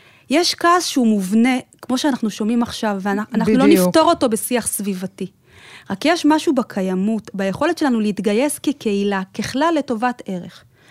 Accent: Bnei Brak, Tel Aviv District, Israel; אני גדלתי בבני ברק.

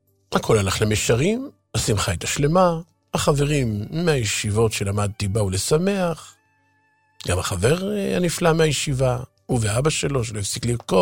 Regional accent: Jerusalem, Jerusalem District, Israel; גדלתי בירושלים בשכונות הישנות, במסלול הרגיל, תלמוד תורה, הפגנות, מלחמות השבת וכו'.

